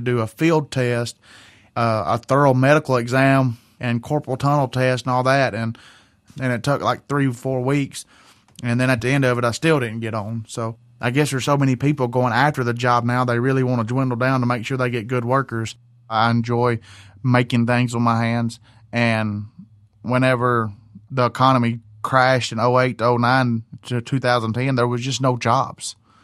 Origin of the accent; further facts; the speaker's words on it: Hartsville, Alabama, United States; I'm from Hartsville, Alabama.